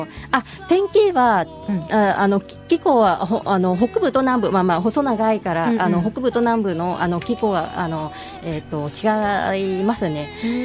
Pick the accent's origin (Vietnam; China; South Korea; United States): Vietnam; Japanese is a second language; moved away as an adult; now in Hiroshima, Japan; 生まれ育ちはベトナムで、大学を卒業して、10年間ほどベトナムで、日系企業に勤めて、ました。